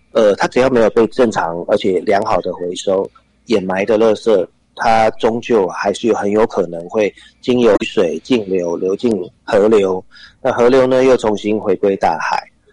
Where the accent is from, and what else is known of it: Taiwan